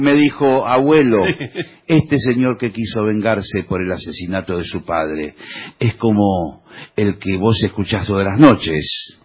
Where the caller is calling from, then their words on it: Buenos Aires, Argentina; de Parque Chas. Tengo un cartel suyo en el frente de mi casa.